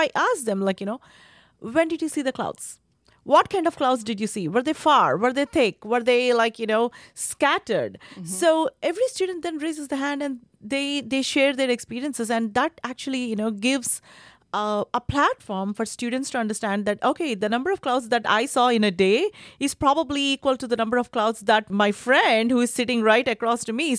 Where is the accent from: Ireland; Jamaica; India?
India; English is a second language; now in United States; by my accent and my name, you can figure out that I'm from India.